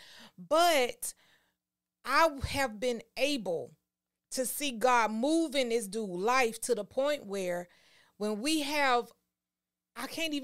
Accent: Georgia, United States; You know, and I'm from Georgia.

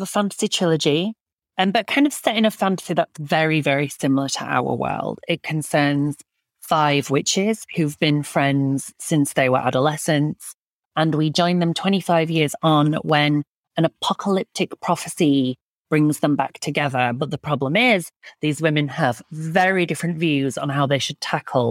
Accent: Yorkshire and the Humber, United Kingdom; Hebden Bridge, which is a real place not far from where I grew up in Yorkshire.

